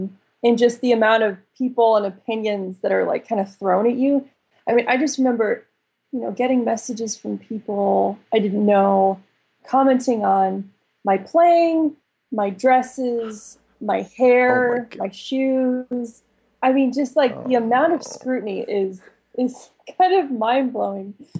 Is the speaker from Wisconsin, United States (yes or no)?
no; St. Louis, Missouri, United States; I grew up in St. Louis.